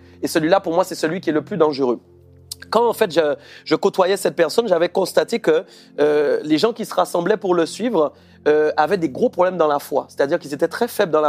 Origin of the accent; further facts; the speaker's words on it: Guadeloupe; Moi, je viens de l'île de la Guadeloupe. Voilà. Donc, on est sur une île